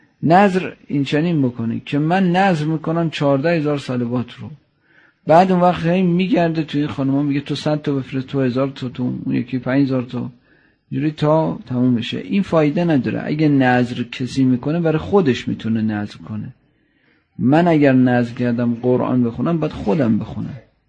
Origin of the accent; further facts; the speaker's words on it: Tehran, Tehran Province, Iran; که ما تهرانیام خیلی غافلیم از این زیارت